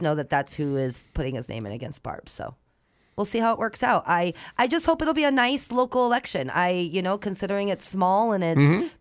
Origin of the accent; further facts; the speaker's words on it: East Coast, United States; I'm from the East Coast. It's been 18 years